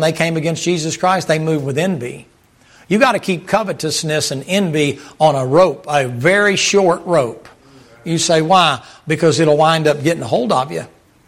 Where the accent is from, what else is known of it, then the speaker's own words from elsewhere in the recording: New York, United States; No, I was raised in Long Island.